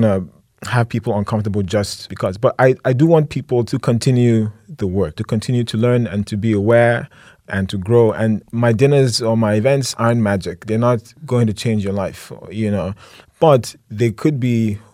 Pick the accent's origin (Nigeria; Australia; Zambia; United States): Nigeria; But I'm Nigerian. I cook Nigerian food.